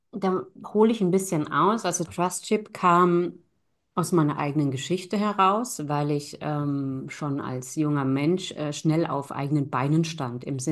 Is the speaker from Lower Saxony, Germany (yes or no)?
no; Rhineland-Palatinate, Germany; accent: Palatinate dialect; moved away as an adult; now in Frankfurt, Germany; musste mein Dialekt so ein bisschen ablegen, weil die mich schnell so als kleine Bäuerin wahrgenommen haben. Ja, der Pfälzer Dialekt kommt ja in Frankfurt jetzt nicht besonders gut an.